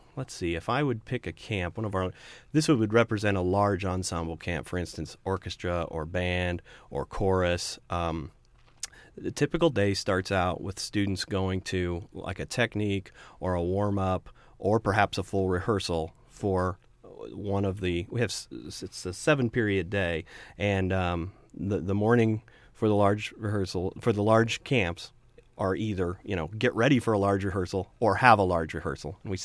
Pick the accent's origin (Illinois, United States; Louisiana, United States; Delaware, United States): Illinois, United States; Centralia; I came from Centralia, Illinois, down southern part of the state